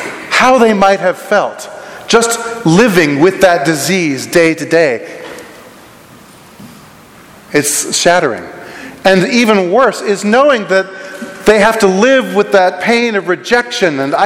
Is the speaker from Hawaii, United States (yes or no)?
yes; Honolulu, Hawaii, United States; My little brother and I watched it all the time when we were growing up in Honolulu.